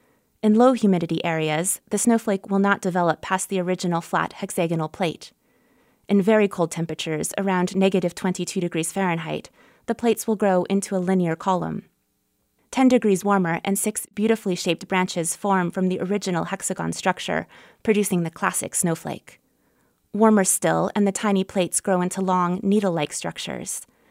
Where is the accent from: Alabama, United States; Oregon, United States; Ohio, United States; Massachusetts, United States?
Oregon, United States; Hillsboro; now in Montana, United States; I am from Hillsboro, Oregon, where the snow falls in wet, indistinguishable clumps. When I moved to Montana, I immediately noticed a difference.